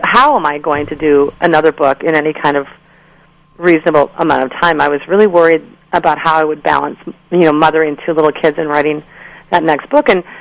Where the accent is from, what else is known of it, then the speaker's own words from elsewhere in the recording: Minnesota, United States; I'd grown up in the North Woods of Minnesota. I'm from Minnesota, and I'd lived in my teen years in a very rustic way without electricity or running water or indoor plumbing for most of those years.